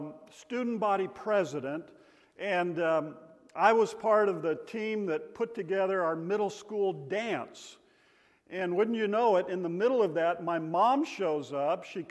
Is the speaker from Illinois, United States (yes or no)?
no; California, United States; Now you got to remember that we came from Southern California.